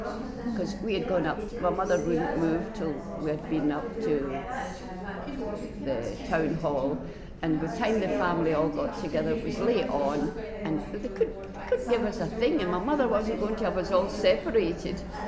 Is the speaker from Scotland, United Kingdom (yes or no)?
yes; Scotland, United Kingdom; born there; So there must be something good about Clydeside. I was born in Agamemnon Place, above the Park Bar.